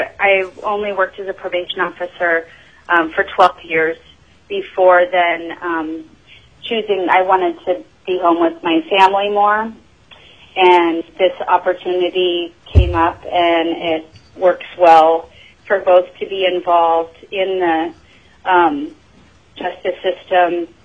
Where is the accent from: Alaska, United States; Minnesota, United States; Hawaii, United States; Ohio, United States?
Alaska, United States; Fairbanks; I was born and raised in Fairbanks and... still live here.